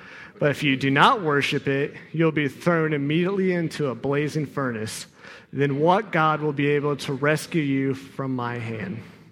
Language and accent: English; Ohio, United States; I'm from Ohio, so this whole Derby thing is very new to me